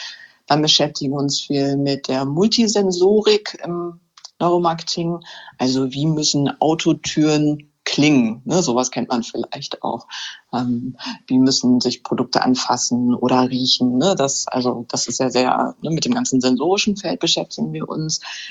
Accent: Hänigsen, Lower Saxony, Germany; now in Burgdorf, Germany; Ich komme ursprünglich aus Henigsen und Burgdorf war ja fast schon immer die große Stadt für mich.

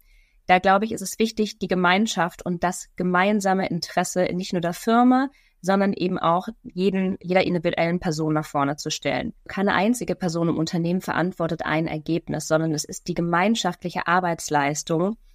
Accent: Munich, Bavaria, Germany; moved away as an adult; now in Northern Germany; Ich bin gebürtige Münchnerin, bin aber vor 12 Jahren des Studiums wegen nach Norddeutschland ausgewandert.

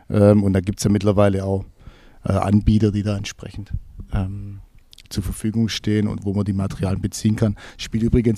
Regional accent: Backnang, Baden-Württemberg, Germany; Ja, ich bin nicht in Backnang geboren, aber ich bin hier in Backnang aufgewachsen.

